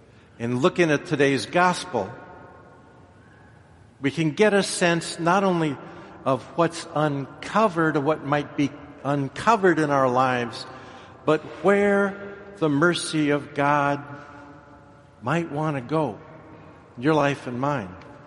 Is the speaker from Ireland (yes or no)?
yes; Ireland; Now, being Irish, I'll talk about the first one.